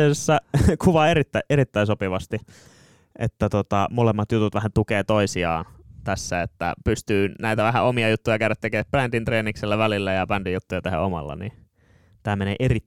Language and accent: Finnish; Nummela, Uusimaa, Finland; ne oli joskus treenaamassa Nummelassa, mistä mä oon kotoisin.